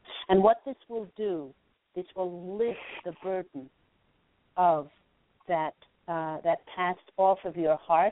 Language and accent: English; Queensland, Australia; moved away as an adult; now in United States; I've been in Cali now for 6 years, and my husband and I moved here from Australia. And funnily enough, we were near the Glasshouse Mountains